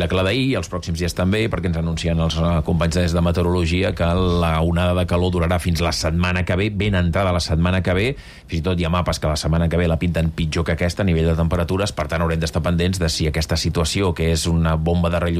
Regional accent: Barcelona, Catalonia, Spain; Els que tenim una edat i els que, a més, som del Carmel, ràpidament hem tingut la memòria de l'accident

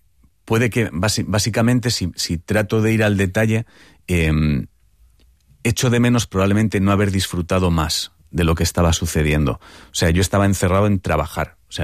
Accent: Santa Coloma de Gramenet, Catalonia, Spain; also born or lived in Barcelona / Montgat / Sant Andreu de Llavaneres; now in Madrid, Spain; Yo nací en Barcelona, Barcelona no he vivido nunca, pero mis primeros años fueron en Santa Coloma de Gramenet, luego viví en Montgat

